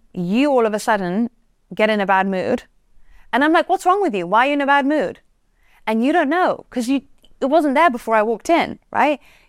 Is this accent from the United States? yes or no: no; England, United Kingdom; You know, I'm English, right?